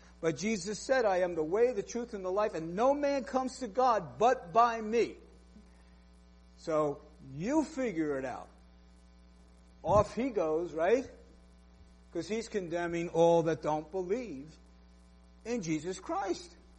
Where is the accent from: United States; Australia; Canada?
United States; New York; accent: New York; You might not like my New York accent or my personality traits and all.